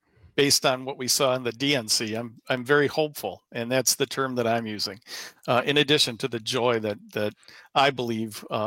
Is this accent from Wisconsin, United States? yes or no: yes; Madison, Wisconsin, United States; also born or lived in Vermont / Illinois; No, I was in Vermont and Illinois for a little while as well, but I was born and raised in Madison, taught in Wausau and Middleton